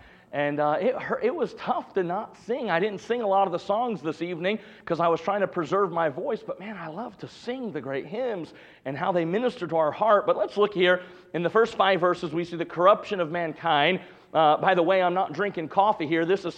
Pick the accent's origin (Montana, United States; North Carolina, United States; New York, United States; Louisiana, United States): North Carolina, United States; I grew up in North Carolina. It doesn't snow a whole lot in North Carolina, amen?